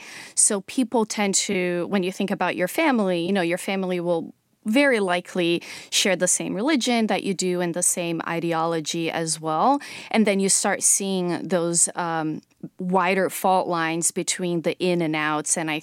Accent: Brazil; growing up in Brazil in the 90s, I think there was a lot of optimism. We had just come out of 30 years of military rule.

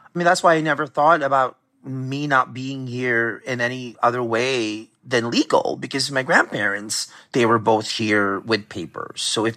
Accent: Philippines; moved away; But again, I'm Filipino. Everybody's an uncle.

